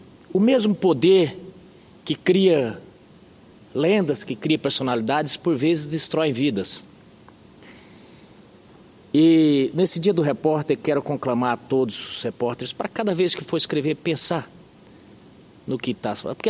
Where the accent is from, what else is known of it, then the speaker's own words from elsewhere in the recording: Mato Grosso, Brazil; eu que sou mato-grossense